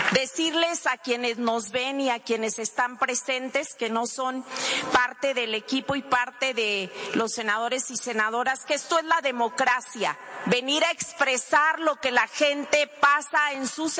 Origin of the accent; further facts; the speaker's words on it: Baja California Sur, Mexico; Yo vengo de Baja California Sur, acabamos de pasar el huracán Norma